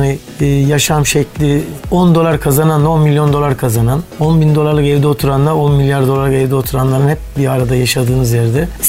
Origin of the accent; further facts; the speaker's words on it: Ankara, Turkey; now in Istanbul, Turkey; 1961 Ankara doğumluyum.